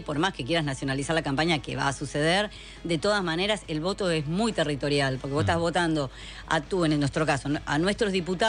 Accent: Buenos Aires Province, Argentina; como bonaerense lo digo

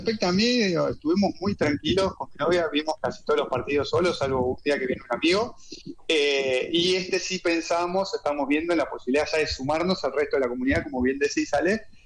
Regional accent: Argentina; moved away; acá no se vive el fútbol como en Argentina. Y podemos buscar un montón de motivos por los cuales no se vive el fútbol en Argentina. Podemos hablar desde la excusa de lo pasionales que somos

